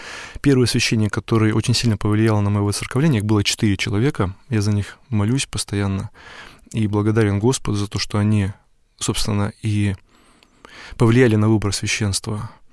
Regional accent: Khabarovsk, Khabarovsk Krai, Russia; Просто я издалека, из Хабаровска.

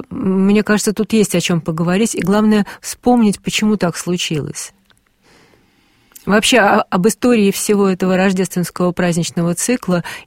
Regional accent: Moscow, Russia; Вот мы, москвичи, нам проще.

